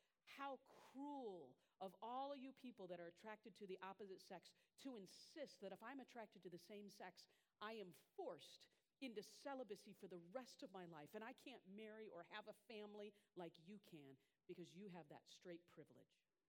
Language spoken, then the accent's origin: English; West Lafayette, Indiana, United States; So in my hometown of West Lafayette, Indiana, last year, the city tried to pass an ordinance to ban conversion therapy